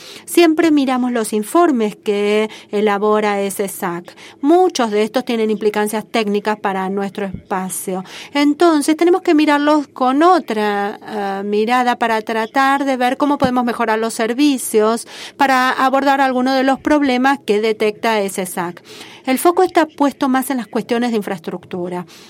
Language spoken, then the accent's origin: Spanish; Romania; Yo soy de Rumania.